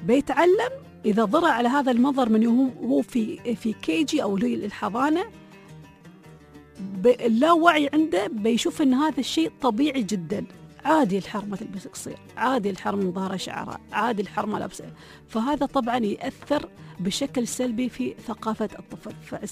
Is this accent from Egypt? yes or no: no; United Arab Emirates; أنا كأسرة إماراتية كمسلمين